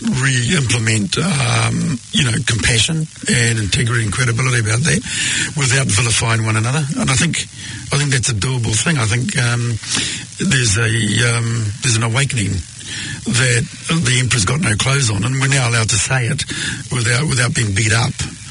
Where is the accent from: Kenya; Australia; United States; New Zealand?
New Zealand; as a Kiwi